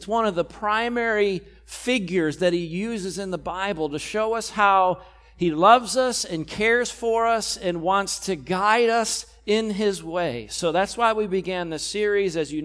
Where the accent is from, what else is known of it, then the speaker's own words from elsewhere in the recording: New York, United States; but now I'm from New York, so my family back home in New York's very restrictive.